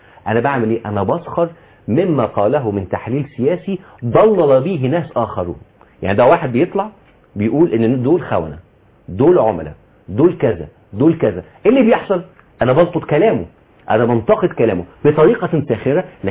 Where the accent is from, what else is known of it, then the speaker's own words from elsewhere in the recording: Egypt; احنا عندنا في مصر